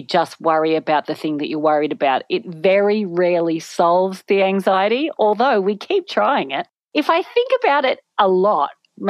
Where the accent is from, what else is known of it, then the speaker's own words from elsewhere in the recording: Australia; now in London, United Kingdom; I'm an Australian comedian who lives in London.